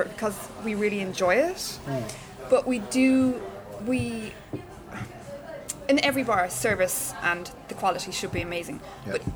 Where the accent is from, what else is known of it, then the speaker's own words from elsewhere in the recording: Ireland; but, you know, we're Irish, but we also, I think we can do that without alcohol as well.